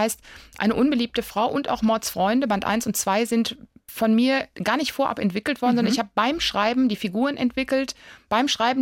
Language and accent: German; Bad Soden, Hesse, Germany; also born or lived in North Rhine-Westphalia; als ich von Nordrhein-Westfalen hierher gezogen bin als Kind, fand ich es schauerlich. Ja, es war November, irgendwie war alles kahl und eklig und grau. Und dann passierte das erste Tolle, wir zogen nach Bad Soden neben den Reitstall.